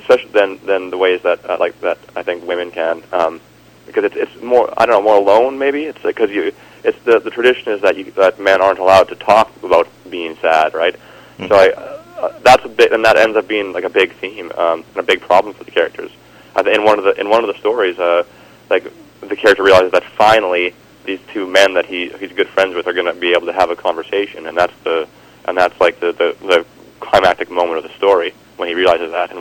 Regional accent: Invermere, British Columbia, Canada; also born or lived in Cranbrook / Fort Nelson; and then I spent 4 years in Fort Nelson, way in the far north, because my dad got transferred there, and then he got transferred back to Invermere, and that's where I spent the majority of my childhood.

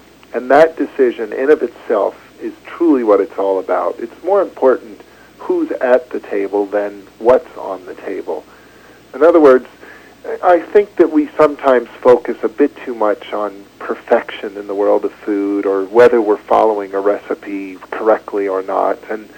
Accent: New York, United States; now in Prince Edward Island, Canada; I didn't, actually. I grew up in New York State, upstate New York. I am a Canadian, but grew up down in New York.

